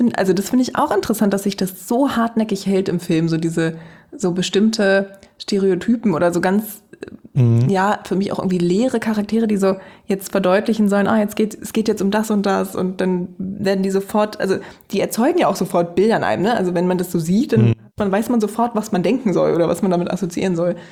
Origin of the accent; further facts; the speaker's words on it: Germany; first language German; Ich spreche nur akzentfrei Deutsch, weil das ist meine erste, schon meine Muttersprache letztlich.